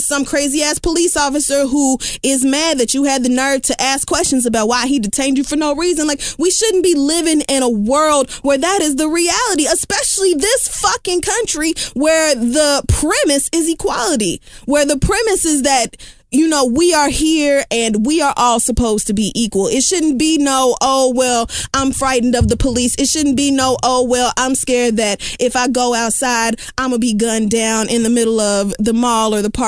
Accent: Oklahoma, United States; I am from Oklahoma. It does not get countryer than me. I understand the love of guns. I grew up with guns in the house. I grew up knowing how to shoot.

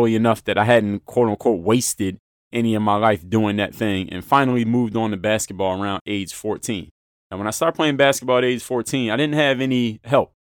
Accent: Philadelphia, Pennsylvania, United States; moved away as an adult; That's where I was born and raised. I moved out of Philadelphia at age 24. So born and raised in Philly.

